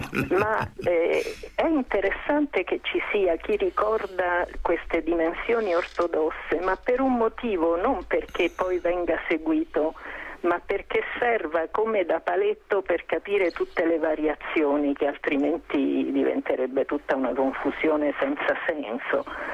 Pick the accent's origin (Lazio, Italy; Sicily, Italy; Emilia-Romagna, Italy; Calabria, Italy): Lazio, Italy; Vicalvi; Si chiama Bicalbi, è un paese grande come uno sputo e sta appunto all'incrocio fra 3 regioni, sta nel Basso Lazio, ma era Regno di Napoli, ed è vicino all'Abruzzo a 2 chilometri.